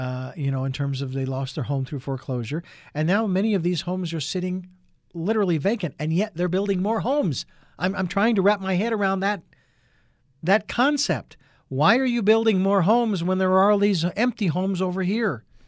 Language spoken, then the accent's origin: English; Phoenix, Arizona, United States; now in Santa Barbara, United States; Whereas when I'm from Phoenix, where I'm from, dozens of them.